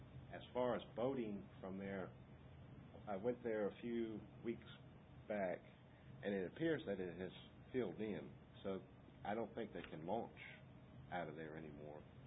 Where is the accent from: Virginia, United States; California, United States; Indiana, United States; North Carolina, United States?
Virginia, United States; Virginia Beach; I'm originally from Virginia Beach.